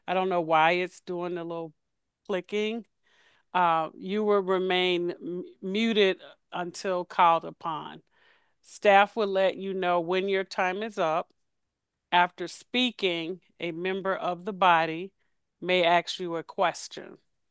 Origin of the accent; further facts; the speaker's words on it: the South, United States; I'm from the South, I'm used to being a little relaxed.